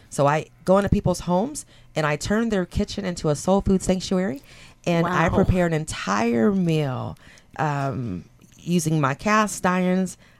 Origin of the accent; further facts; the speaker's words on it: Redondo Beach, California, United States; now in Tillamook County, United States; community like North Coast, or in specifically North Tillamook County, is nothing different than how I grew up in Redondo Beach.